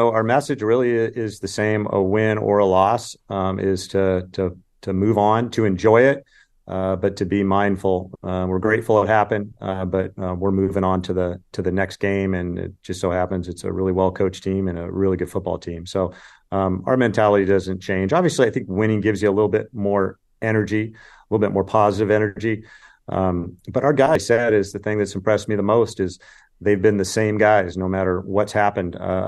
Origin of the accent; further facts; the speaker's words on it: California, United States; Now, I grew up in California and watched the Pac-10 and then played in it and then became the Pac-12